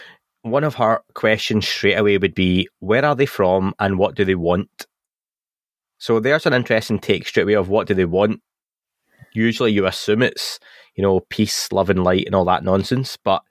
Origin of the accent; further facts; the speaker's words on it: Scotland, United Kingdom; But Dan's Welsh and I'm Scottish, so that says it all.